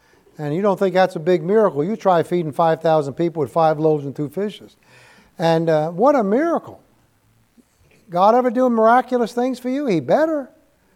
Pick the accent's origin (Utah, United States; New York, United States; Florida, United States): New York, United States; Manhattan; I grew up here in Manhattan. I'm one of you people over here.